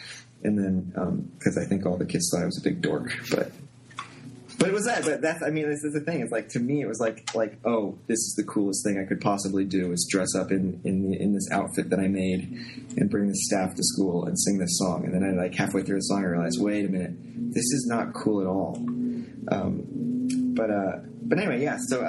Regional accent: Indiana, United States; one of the coolest things when I finally was growing up in Indiana, when I was finally, one of the most liberating things when I was finally old enough to be allowed to ride my dirt bike blocks and blocks up the road

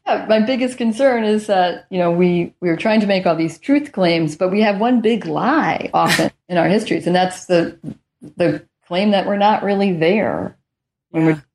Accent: United States; And then they say, where are you from? And I say, I'm from the United States.

